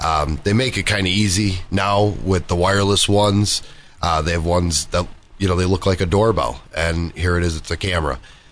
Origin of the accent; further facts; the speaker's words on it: Dunmore, Pennsylvania, United States; And for years, I mean, growing up in Dunmore, that was the thing.